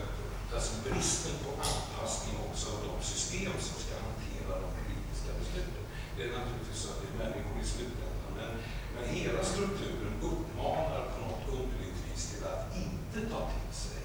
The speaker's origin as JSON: {"language": "Swedish", "town": "Trollhättan", "region": "Västra Götaland County", "country": "Sweden", "tie": "born or raised there", "said": "när jag växte upp så min hemstad Trollhättan så fanns det liksom raggare och mods"}